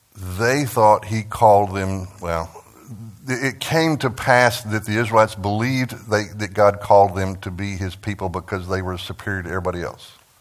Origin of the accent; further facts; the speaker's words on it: Texas, United States; and I'm from West Texas. I get it.